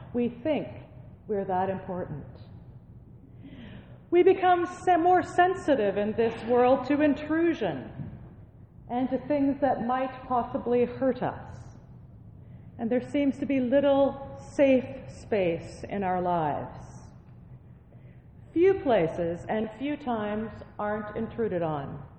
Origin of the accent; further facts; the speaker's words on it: Canada; One of my favorite things about being Canadian is that we are able, most of the time, to laugh at ourselves.